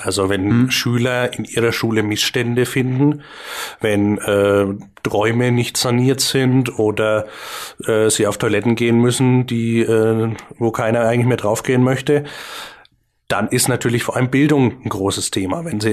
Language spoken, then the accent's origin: German; Bavaria, Germany; wir Franken sind es auch. Also wir haben unsere geschichtlichen Wurzeln und sind auch auf unsere fränkische Art, wie wir unser Leben leben, stolz.